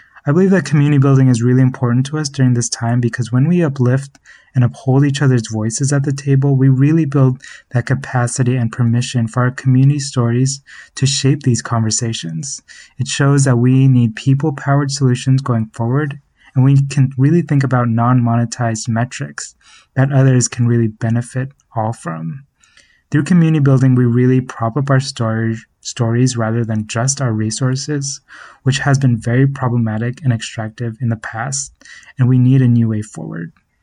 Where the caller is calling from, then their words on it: Portland, Oregon, United States; Hi everyone … I am tuning in from Portland, Oregon.